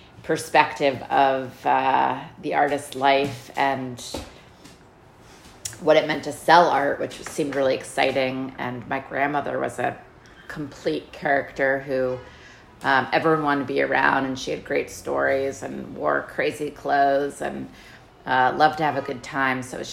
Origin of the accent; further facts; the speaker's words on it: Washington, District of Columbia, United States; I grew up in Washington, D.C., and I grew up very close to the Soviet Union embassy.